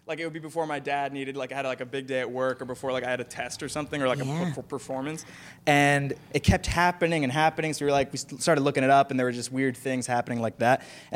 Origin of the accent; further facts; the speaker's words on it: Cleveland, Ohio, United States; So when I was growing up, I'm from Cleveland, and I'm from a suburb outside on the east side of Cleveland that's a little rural.